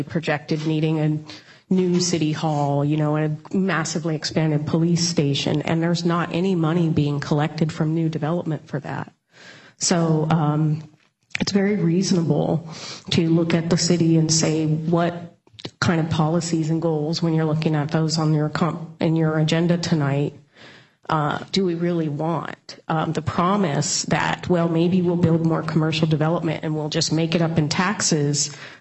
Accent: Black Diamond, Washington, United States; now in Bellevue, United States; I grew up in Black Diamond. I live in Bellevue now.

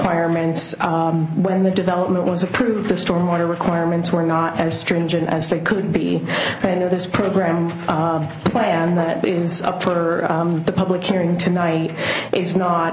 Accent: Black Diamond, Washington, United States; now in Bellevue, United States; I live in Bellevue, and I grew up in Black Diamond

